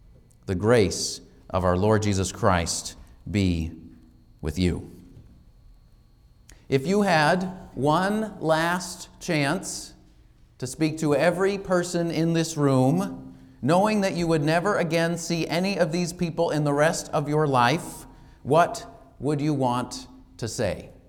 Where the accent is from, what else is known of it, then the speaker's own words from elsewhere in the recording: Massachusetts, United States; I grew up in Massachusetts.